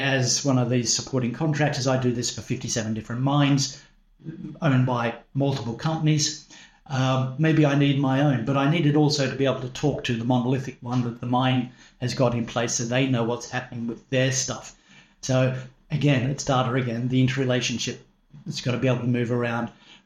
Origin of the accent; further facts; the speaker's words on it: Sydney, New South Wales, Australia; I'm originally from Sydney, Australia